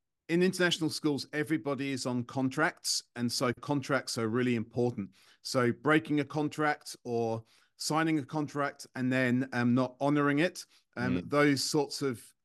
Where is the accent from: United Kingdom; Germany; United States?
United Kingdom; London; now in Singapore; I grew up in London in a place called Rayners Lane, and I went to university over in the UK.